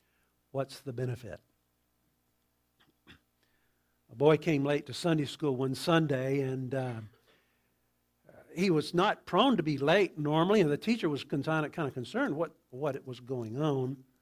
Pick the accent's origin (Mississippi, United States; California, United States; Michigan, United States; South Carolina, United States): Mississippi, United States; I grew up in Mississippi, and you talk about a religious culture. It's very religious